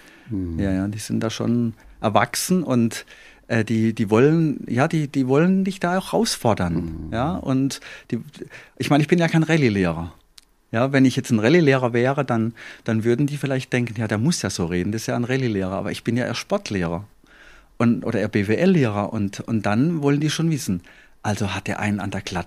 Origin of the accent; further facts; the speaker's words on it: Baden-Württemberg, Germany; ich komme ja aus dem Rebland. Ich wohne im Rebland